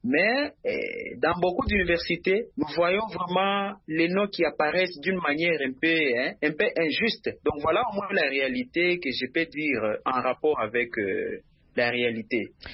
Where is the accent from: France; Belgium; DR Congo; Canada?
DR Congo; j'aimerais juste parler sur la réalité qui se passe ici chez nous en RDC.